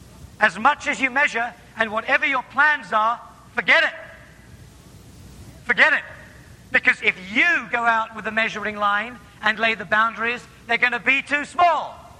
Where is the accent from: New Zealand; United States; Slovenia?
New Zealand; now in England; I was brought up in New Zealand. I didn't know what it was to live with fences till I came to England.